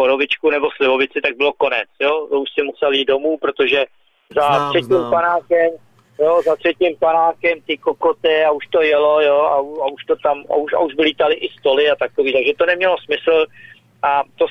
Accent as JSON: {"language": "Czech", "region": "Prague", "country": "Czechia", "said": "říkám z Prahy, jo, z Pražák, no jo, no, tak, a říkám, ale já jsem jiný Pražák, já jsem ze Žižkova."}